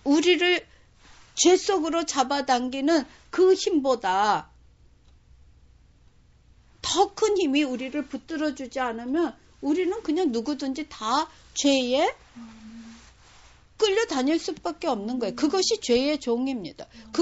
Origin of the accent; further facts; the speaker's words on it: South Korea; 저 같은 경우 한국 사람으로서 저희 부모님에게서 태어난 나라는 사람.